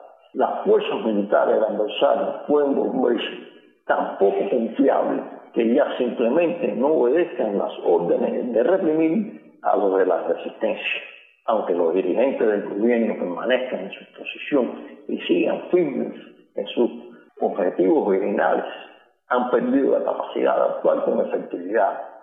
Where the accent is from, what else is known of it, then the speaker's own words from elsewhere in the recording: Cuba; como ciudadanos cubanos. Nosotros como pueblo debemos saber que toda injusticia va contra la virtud